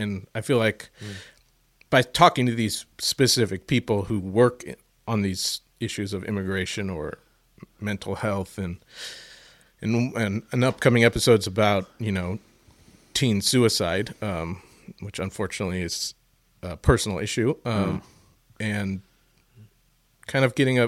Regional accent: United States; I am just a kid and who has a different name, but I am American.

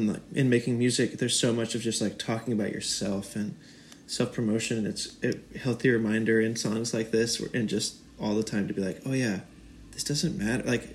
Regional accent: North Carolina, United States; But all of us grew up in North Carolina, not in big cities. Small towns to small

